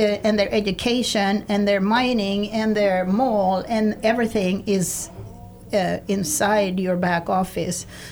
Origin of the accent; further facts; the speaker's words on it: Sweden; English is a second language; I'm from Sweden